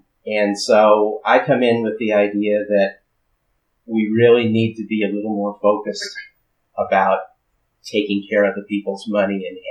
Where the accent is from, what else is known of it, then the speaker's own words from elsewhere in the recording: San Dimas, California, United States; also born or lived in Pomona; I grew up in California. I was born in Pomona, grew up in San Dimas, California, which, of course, is best known now as the home of Bill and Ted.